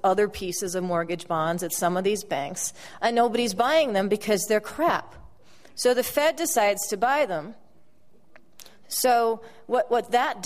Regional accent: California, United States; I'm from California. I live partly in LA and in a town called Ojai, which was affected by the Thomas Fire in December.

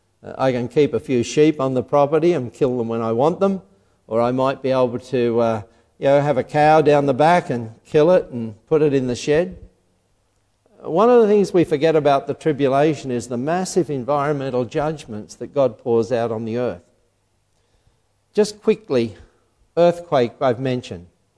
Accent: England, United Kingdom; born there; I was born in England during the war years, right in the middle of the war years.

